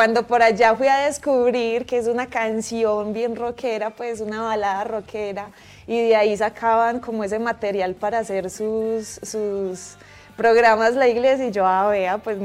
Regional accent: Yarumal, Antioquia, Colombia; porque en mi pueblo no

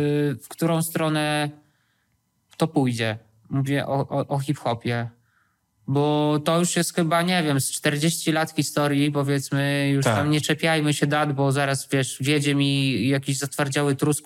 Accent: Wrocław, Lower Silesian Voivodeship, Poland; pomimo tego, że jestem z Wrocławia

